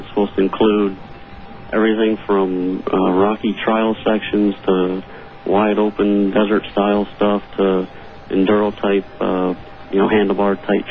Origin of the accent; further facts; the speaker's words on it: Rockford, Illinois, United States; From Rockford, Illinois.